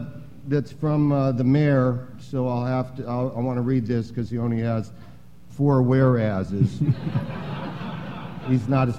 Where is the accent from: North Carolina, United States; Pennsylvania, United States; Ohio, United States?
Ohio, United States; Cincinnati; born there; Well, I know Ohio. I was born in Ohio, so I know Zanesville.